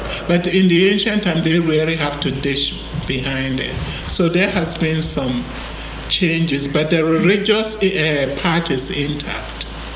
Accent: Ghana; I think what has shifted at the moment for me as a Ghanaian

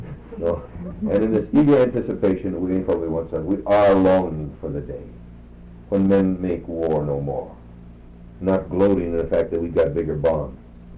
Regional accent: Brooklyn, New York, United States; I'm from Brooklyn. It won't be the same.

